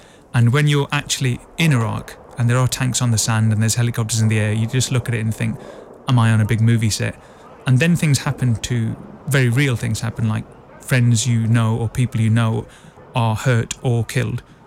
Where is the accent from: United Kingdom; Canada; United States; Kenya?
United Kingdom; Burnley, North West England; funnily enough, he was from Burnley. So I went 4,000 or 5,000 miles away from home, and he's from my hometown.